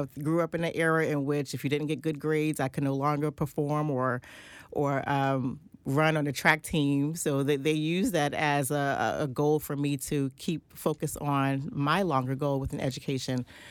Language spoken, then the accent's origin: English; Queens, New York, United States; also born or lived in Brooklyn; Well, I was born in Brooklyn, stayed there until about 5 or 6 years old, and we transitioned to Queens